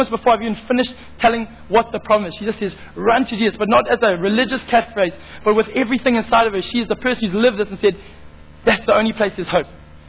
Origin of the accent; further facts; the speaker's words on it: Zimbabwe; I grew up in Zimbabwe